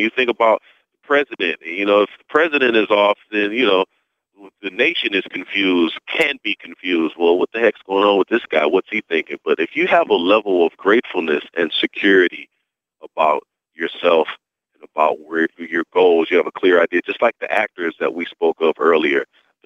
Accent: Romulus, Michigan, United States; I grew up just outside of Detroit, a little town called Romulus.

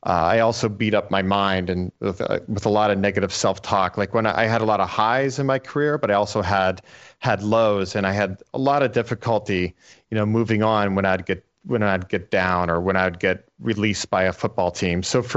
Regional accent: Erie, Pennsylvania, United States; You know, I grew up in Erie, Pennsylvania, a small town, and in northwestern PA, and it was a football town.

